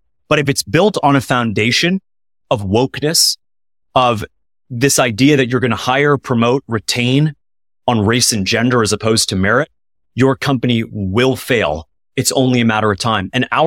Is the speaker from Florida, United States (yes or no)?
yes; Florida, United States; The idea that in my home state of Florida, that hurricane relief would be denied to Trump supporters after the most recent wave of hurricanes in September, right?